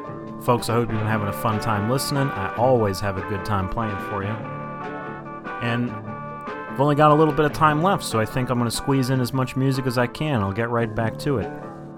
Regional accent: Buffalo, New York, United States; from my hometown of Buffalo, New York

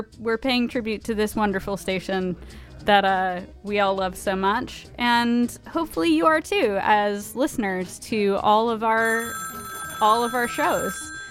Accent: Jersey City, New Jersey, United States; I grew up around here. I was born in Jersey City

